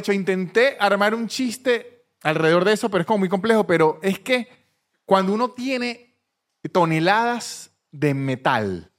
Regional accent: Venezuela; Pregunta, ¿de dónde sos? Digo, de Venezuela.

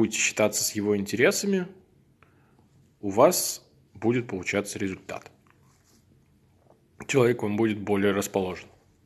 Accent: Nizhny Novgorod, Nizhny Novgorod Oblast, Russia; Я из Нижнего Новгорода.

